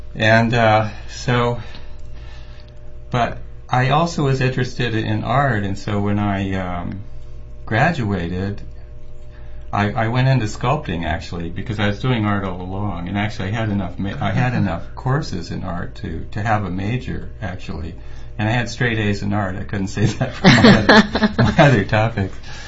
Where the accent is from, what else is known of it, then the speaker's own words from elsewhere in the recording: El Paso, Texas, United States; moved away; I grew up. I was born and raised in El Paso, Texas. So that was quite a transition and a culture shock.